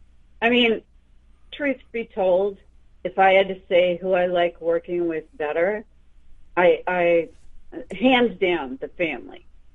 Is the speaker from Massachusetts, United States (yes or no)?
no; Pennsylvania, United States; I'm not saying because I have stalkers, but let's say central.